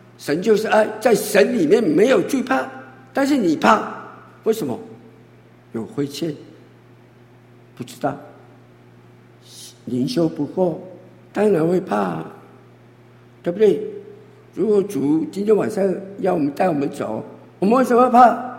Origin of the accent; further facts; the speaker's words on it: Taiwan; 有的时候我们台湾人也会这样的